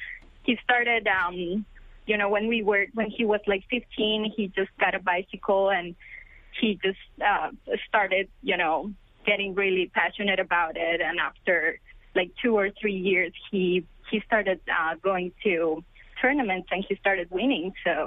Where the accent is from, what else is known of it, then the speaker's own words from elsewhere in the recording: Colombia; I am from Colombia, and one of my best friends, he's from the city Medellin.